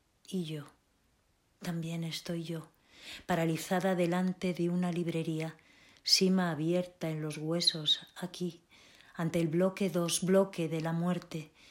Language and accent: Spanish; Madrid, Community of Madrid, Spain; born there; nací en Madrid, mi nacionalidad es española